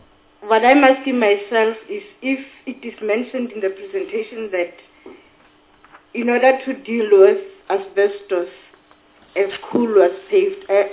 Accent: Northern Cape, South Africa; I am from the Northern Cape.

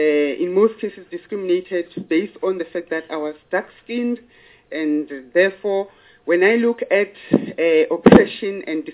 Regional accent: Soweto, Gauteng, South Africa; also born or lived in Diepkloof / Venda; I was born at Diepkloof, Zone 6. I grew up in Soweto, where I finished my primary education

